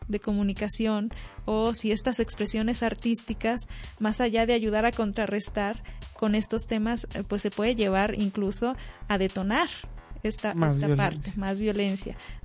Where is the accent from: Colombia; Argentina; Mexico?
Mexico; Como mexicanos también creo que evitamos muchísimo los conflictos